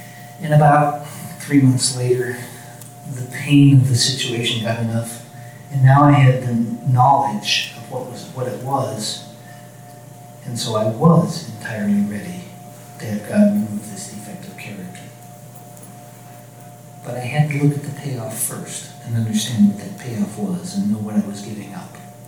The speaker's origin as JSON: {"language": "English", "region": "California", "country": "United States", "said": "But yeah, hey, we're from California lands, from nuts and fruits, and they know us."}